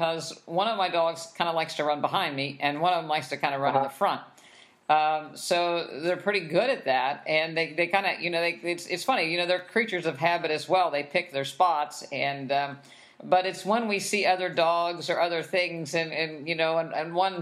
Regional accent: West Virginia, United States; I grew up in West Virginia. You know, I wasn't plant-based growing up.

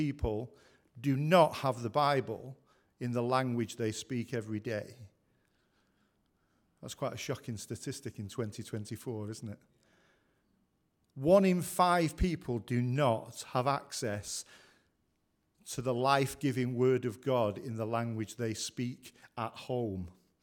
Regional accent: Manchester, North West England, United Kingdom; I was brought up in Manchester.

